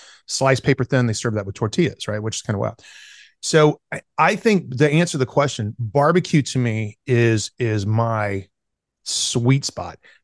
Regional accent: South Carolina, United States; South Carolina, where I'm from, because I grew up in South Carolina, so I really had I had barbecue sauce in my baby bottle, right?

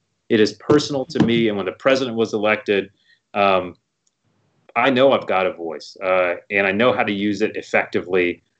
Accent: Houston, Texas, United States; I'm born and raised in Houston. I'm a Texan.

